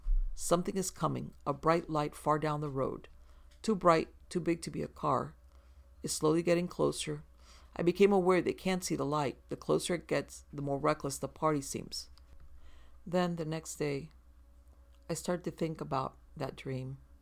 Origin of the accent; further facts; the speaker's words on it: Box Hill, Victoria, Australia; born there; I was born in Box Hill, on the kitchen floor of a house in James Street. James Street is not far from Hotham Street.